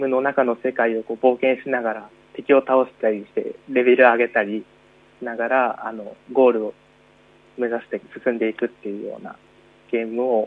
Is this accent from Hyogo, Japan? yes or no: no; Fukuoka, Japan; 私はほぼ生まれつきの全盲で、出身は福岡県です。